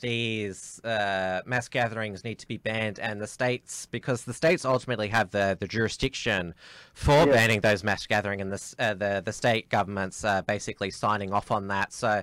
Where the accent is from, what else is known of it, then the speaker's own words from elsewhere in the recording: Victoria, Australia; I'm from Victoria.